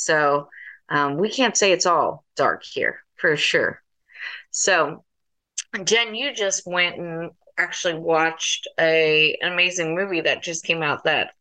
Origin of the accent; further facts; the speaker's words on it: the South, United States; accent: Southern; So that is part of the reason for my Southern accent, girly girl stuff here.